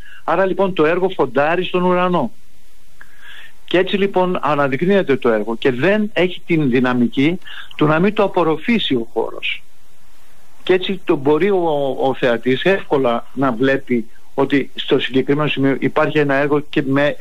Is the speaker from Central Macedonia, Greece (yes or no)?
yes; Thessaloniki, Central Macedonia, Greece; το ότι είμαι Θεσσαλονικιός, είναι ακόμη μεγαλύτερη.